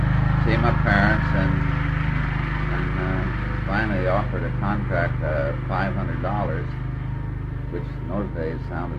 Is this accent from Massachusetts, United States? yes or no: no; Lawrence, Kansas, United States; I was born outside of Lawrence on a farm and was raised there.